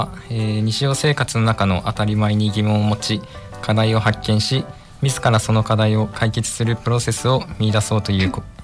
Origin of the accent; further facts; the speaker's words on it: Fukuyama, Hiroshima, Japan; 福山市出身